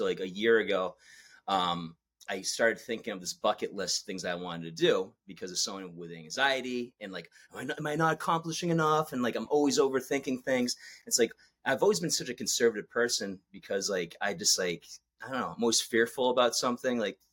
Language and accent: English; Boston, Massachusetts, United States; you know, I'm 50 minutes from Boston. Boston kid.